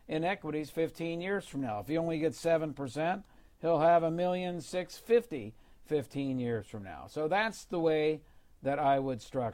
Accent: California, United States; moving out of places like California for that and many, many other reasons that I won't get into since I'm a Californian.

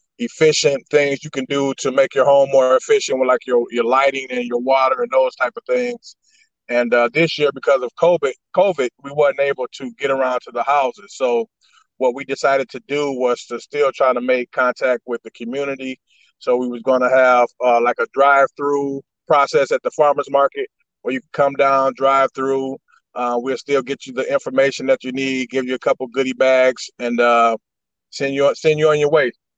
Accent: Muskegon Heights, Michigan, United States; So, you know, when you're born and raised in Muskegon Heights, you have a heart for the community.

